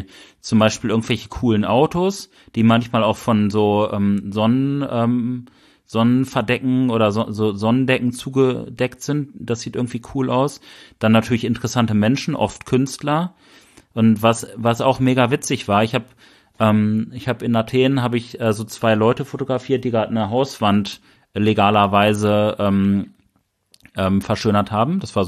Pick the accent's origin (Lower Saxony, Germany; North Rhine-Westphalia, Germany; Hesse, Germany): North Rhine-Westphalia, Germany; Bielefeld; Ach ja, wir kommen aus Bielefeld.